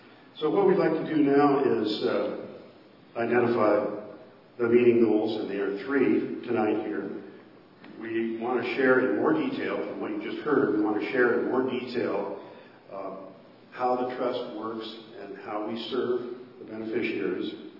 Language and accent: English; Haines, Alaska, United States; also born or lived in Ketchikan, Alaska; I'm originally from Haynes, Alaska, and at one time I did live here in Ketchikan, down at the Towers.